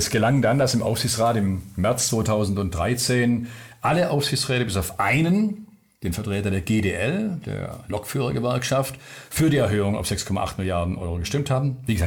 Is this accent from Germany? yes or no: yes; Baden-Württemberg, Germany; Ich bin selber Schwabe.